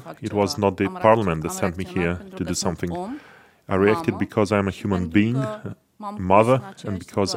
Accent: Donbas, Ukraine; moved away as an adult; also born or lived in Kyiv; now in Tulcea, Romania; Originally, we are from Donbass region. In 2014, we moved deeper within the country. And so ever since, we've been living nearby Kiev. And now we had to move one more time, so here we are.

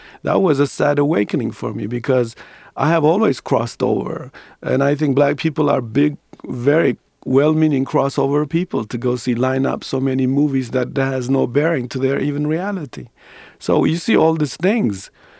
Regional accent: Ethiopia; now in United States; Here I am in Ethiopia. I came from Ethiopia.

